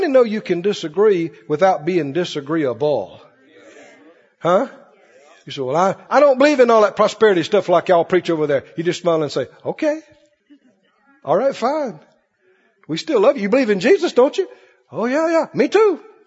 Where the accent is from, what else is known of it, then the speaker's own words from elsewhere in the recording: Mississippi, United States; You know, we grew up in Mississippi.